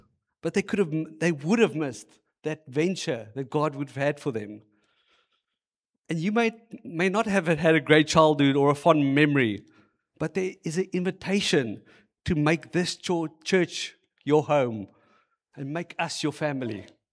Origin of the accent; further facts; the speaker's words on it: Bloemfontein, Free State, South Africa; I grew up in Bloemfontein. Don't hold that against me. And I'm turning 50 this year.